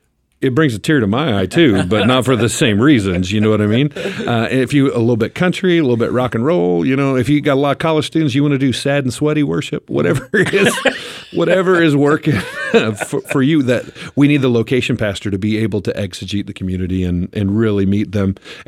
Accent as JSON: {"language": "English", "town": "Great Bend", "region": "Kansas", "country": "United States", "tie": "born or raised there", "said": "I grew up in Great Bend, went to college in Hayes, and was a youth pastor."}